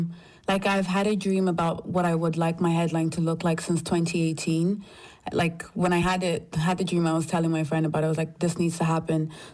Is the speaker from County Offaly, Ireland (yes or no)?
yes; Tullamore, County Offaly, Ireland; growing up in Tullamore and with the small church that we had set up, it was a Pentecostal church.